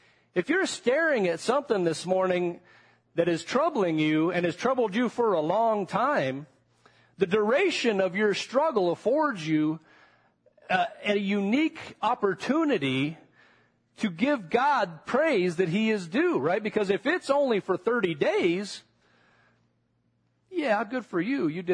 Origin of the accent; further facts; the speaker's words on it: United States; As an American, I think that's how we live to a large degree.